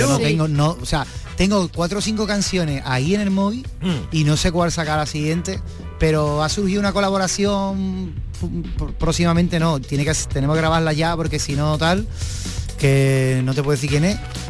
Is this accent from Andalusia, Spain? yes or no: yes; Cádiz, Andalusia, Spain; Yo soy más de Cádiz que los cañones de las esquinas.